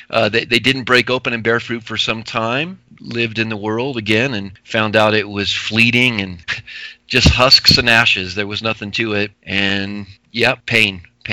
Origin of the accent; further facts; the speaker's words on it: New Mexico, United States; I reached out to a friend of mine who I grew up with in New Mexico.